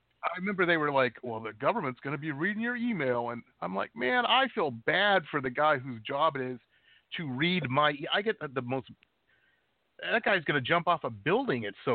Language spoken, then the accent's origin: English; Detroit, Michigan, United States; like where you grew up in Chicago and where I grew up in Detroit.